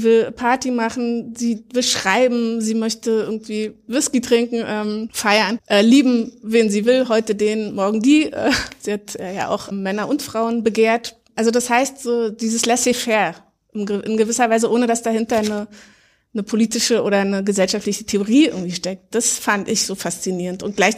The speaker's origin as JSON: {"language": "German", "region": "East Germany", "country": "Germany", "said": "Ich komme ja aus dem Osten."}